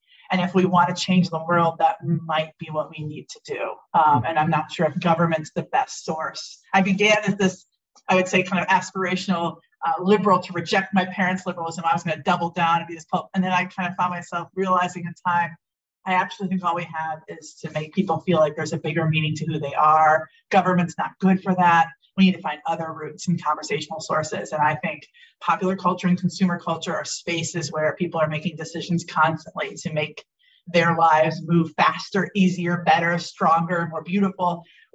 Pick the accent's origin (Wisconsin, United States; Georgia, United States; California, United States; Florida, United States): Wisconsin, United States; Milwaukee; I was raised in Milwaukee, Wisconsin, by two people who would be right to describe as members of the counterculture